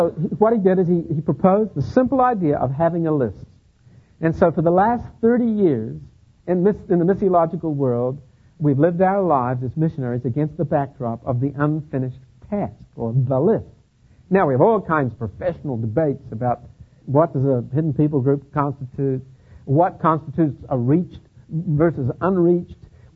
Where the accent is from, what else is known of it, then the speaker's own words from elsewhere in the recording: Los Angeles, California, United States; You know, I'm from Los Angeles. I mean, we have Turk and Armenian and Greek, all living right next to one another.